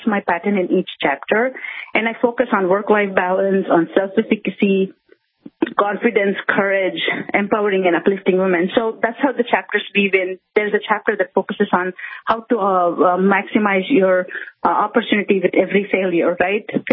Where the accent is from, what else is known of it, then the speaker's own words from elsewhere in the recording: India; now in United States; be it growing up in India, going to school, participating in different competitions.